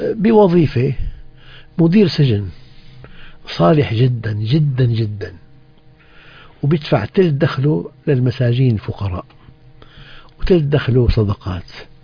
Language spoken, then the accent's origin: Arabic; Syria; عندنا في الشام نهر بردة